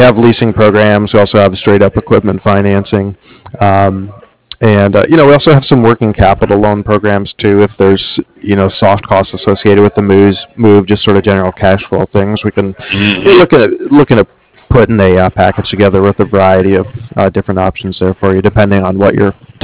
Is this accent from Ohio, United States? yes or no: yes; Canton, Ohio, United States; Like, I know I grew up near Canton, and I know there's a Perry Township.